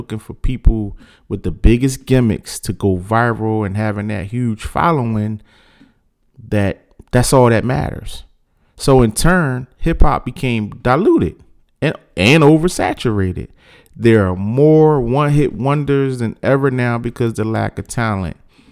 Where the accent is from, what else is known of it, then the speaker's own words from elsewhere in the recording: Philadelphia, Pennsylvania, United States; With this week's classic album, I brought it back to my hometown of Philly.